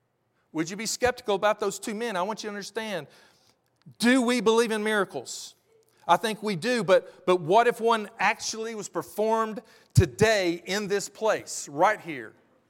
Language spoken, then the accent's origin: English; Birmingham, Alabama, United States; also born or lived in Lexington, Kentucky; now in Hurricane, United States; I'm from Birmingham, Alabama, that was 1 million people, to Lexington, Kentucky, that was 250,000, to Hurricane, West Virginia, that is about 9,500.